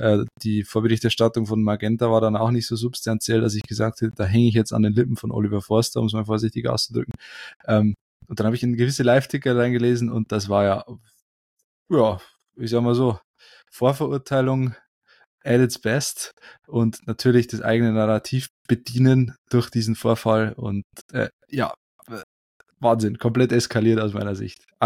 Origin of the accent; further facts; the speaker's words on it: Bavaria, Germany; als Niederbayer, aber ich bin ja im Exil.